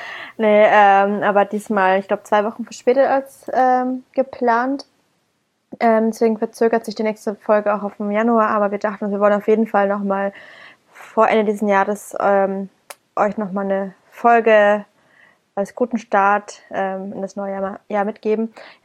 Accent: Bamberg, Bavaria, Germany; now in Berlin, Germany; Als ich nach Berlin wieder gefahren bin, aus meiner Heimat Bamberg

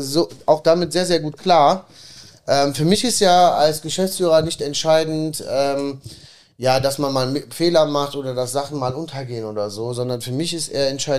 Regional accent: Italy; ich bin auch Italiener

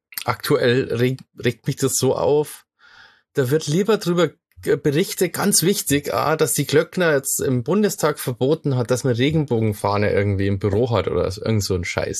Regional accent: Bavaria, Germany; Jetzt muss ich mir auch wieder schammer, ja. So als Bayer.

